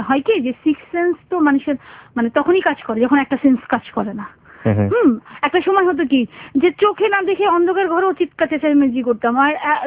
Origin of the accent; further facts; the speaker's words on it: Dhaka, Dhaka Division, Bangladesh; also born or lived in Madaripur; আমি তো আসলে মাদারীপুর, ডিস্ট্রিক্ট হচ্ছে মাদারীপুর, কিন্তু আমি বেসিক্যালি ঢাকার মেয়ে